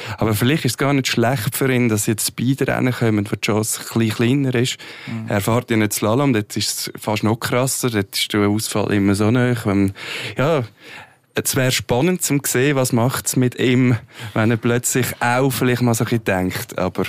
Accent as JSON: {"language": "German", "country": "Switzerland", "said": "Ich meine, als Schweizer kann man es ja fast nicht sagen"}